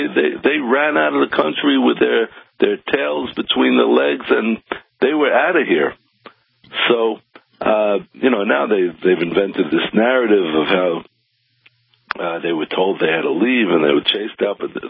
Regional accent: New York City, New York, United States; and I knew some schoolyard bullies when I was growing up in New York City

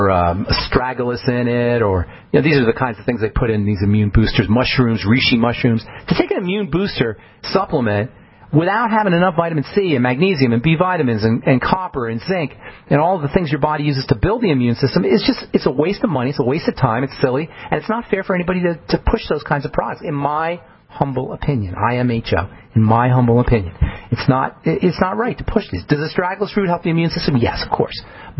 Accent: New York City, New York, United States; I grew up in New York City, and got mugged a few times.

